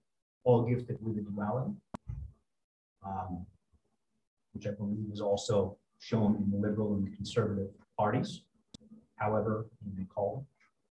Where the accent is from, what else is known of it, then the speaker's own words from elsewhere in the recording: Saugerties, New York, United States; now in Dartmouth; Last time I was here, was when I was growing up in Saugerties, for a Boy Scout and Earth Badge requirement. Last time I was in this room. I now reside in Dartmouth.